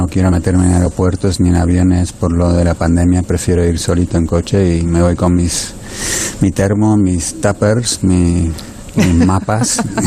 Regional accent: Argentina; San Lorenzo, el equipo de mi infancia en Argentina.

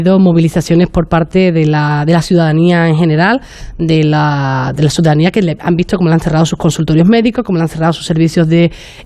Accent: San Bartolomé de la Torre, Andalusia, Spain; que también es de mi pueblo, de San Bartolomé de la Torre.

